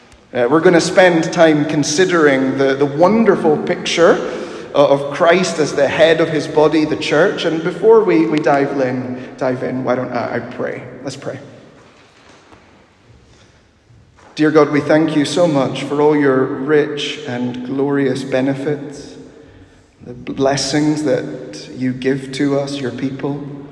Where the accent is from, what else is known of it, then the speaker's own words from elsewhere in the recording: Peru; I grew up in Peru, so I instinctively think of the Pope in Rome.